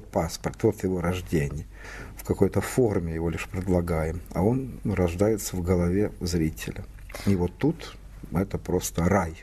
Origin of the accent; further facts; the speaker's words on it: Ukraine; now in Russia; я украинец, живущий в России. Часть моей семьи, мои родственники, братья, сестры живут на Украине.